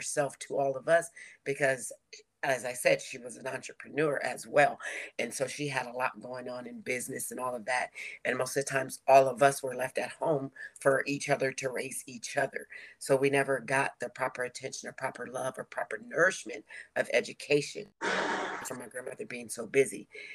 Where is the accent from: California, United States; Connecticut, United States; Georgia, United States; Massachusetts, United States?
California, United States; Oakland; this movement is built around my growing up in Oakland and in my grandmother's house